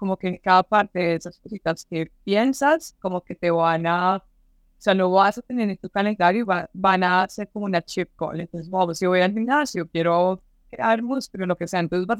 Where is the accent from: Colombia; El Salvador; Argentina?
Colombia; now in United States; básicamente soy colombiana. Nací en Colombia y me mudé a los Estados Unidos hace como 8 años.